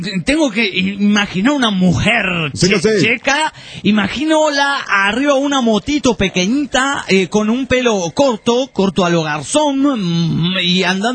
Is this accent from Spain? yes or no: no; Argentina; Hola, soy de Argentina, amante de México.